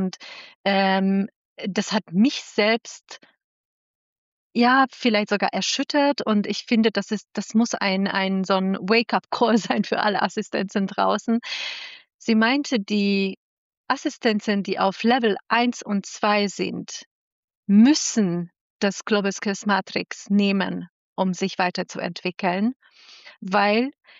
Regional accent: Hungary; Ich habe in einer Klinik gearbeitet, noch in Budapest. Ich komme ja aus Ungarn.

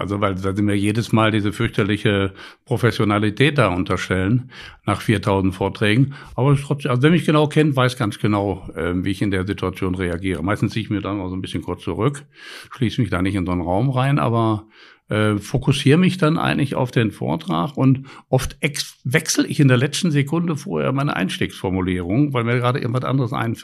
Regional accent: Duisburg, North Rhine-Westphalia, Germany; ich bin ja in Duisburg zur Schule gegangen.

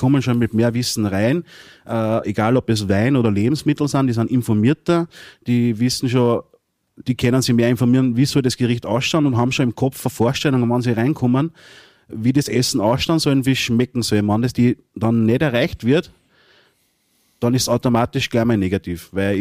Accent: Vienna, Austria; born there; gebürtig bin ich eigentlich aus Wien.

